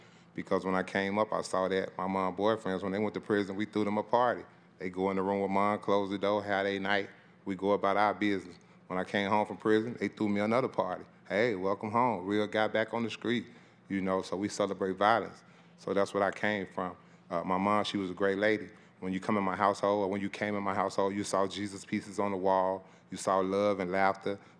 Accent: Arkansas, United States; As far as me, I'm from Arkansas. My dad got killed when I was 2.

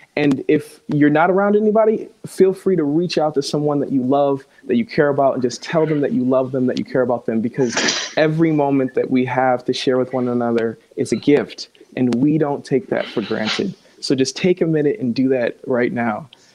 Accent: Randolph, Massachusetts, United States; now in Boston, United States; I'm from Randolph, Massachusetts, just outside of Boston, and currently living with my wife in Boston, Mass.

